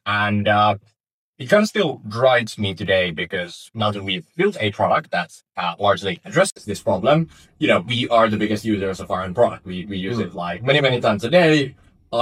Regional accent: Finland; I was born and raised in Finland, we're in Helsinki or Espoo now.

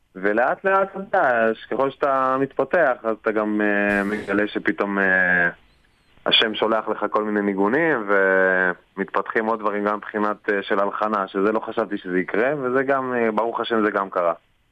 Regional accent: Northern District, Israel; אני ממושב בעמק ישראל.

